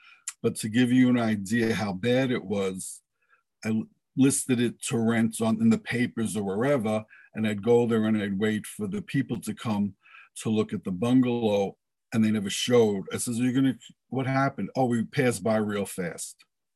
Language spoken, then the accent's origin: English; Corona, New York, United States; But I grew up in Corona with my parents and my grandparents across the street, who were immigrants from Bari, Italy.